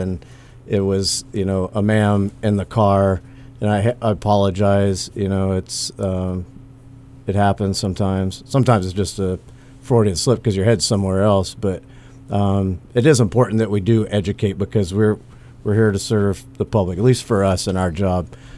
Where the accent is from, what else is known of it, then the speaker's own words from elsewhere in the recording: Louisiana, United States; Now, I grew up in Louisiana